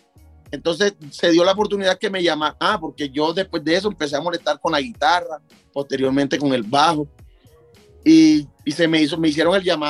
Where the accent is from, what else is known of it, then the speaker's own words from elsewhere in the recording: Montería, Córdoba, Colombia; Yo soy de Montería, de Córdoba.